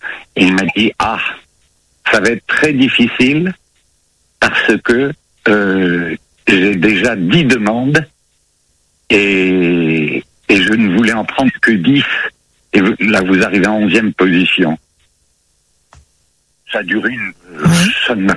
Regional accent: Bordeaux, Nouvelle-Aquitaine, France; Je suis bordelais.

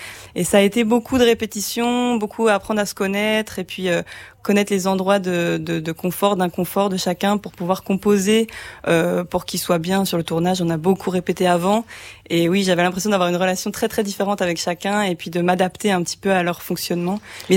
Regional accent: Bourgogne-Franche-Comté, France; j'ai vraiment tourné dans mon village, ouais. Là où j'ai grandi, à Crécia et dans les alentours

